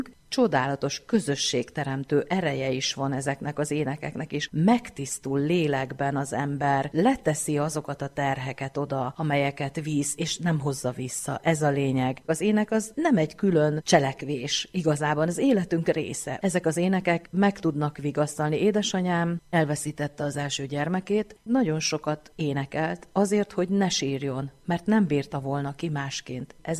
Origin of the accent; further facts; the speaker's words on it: Tura, Pest, Hungary; Még otthon születtem a házban.